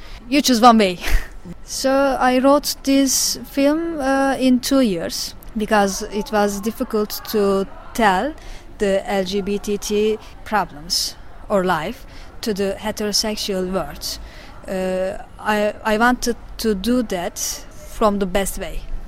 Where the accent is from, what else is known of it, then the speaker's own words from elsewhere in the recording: Turkey; English is a second language; I came from Turkey. I made a short film.